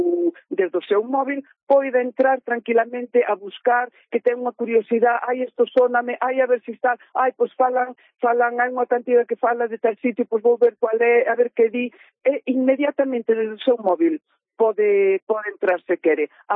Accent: Galicia, Spain; eu creo que como galegos non somos conscientes do valor das cantigas

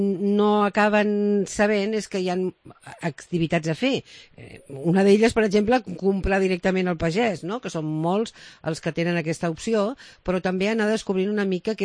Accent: Barcelona, Catalonia, Spain; sobretot els que som de Barcelona

